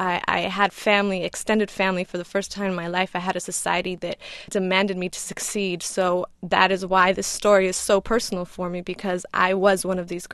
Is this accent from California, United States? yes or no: yes; Los Angeles, California, United States; also born or lived in Colombia; I was born in South America, in Colombia, but I grew up in Los Angeles, poor and in the hood.